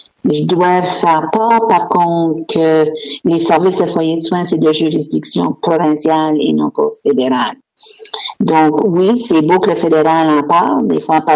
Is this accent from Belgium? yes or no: no; Moncton, New Brunswick, Canada; now in Fredericton, Canada; je suis native de Moncton, mais Fredericton est maintenant chez nous.